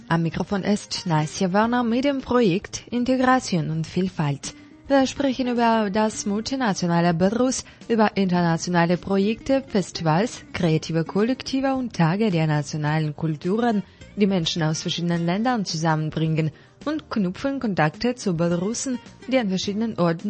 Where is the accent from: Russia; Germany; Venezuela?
Russia; Petropavlovsk-Kamchatsky, Kamchatka Krai; moved away as an adult; Ich komme aus Russland, aus dem fernen Osten, aus der Region Kamtschatka, aus der Stadt Petropavlovsk-Kamtschatski. Im Jahr 2015 beschlossen meine Frau und ich, aus Kamtschatka wegzuziehen, da die klimatischen Bedingungen dort ziemlich hart sind.